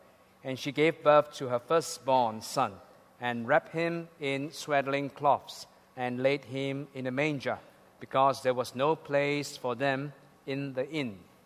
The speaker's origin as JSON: {"language": "English", "country": "Malaysia", "said": "So as a Malaysian, you know, we always are very grateful."}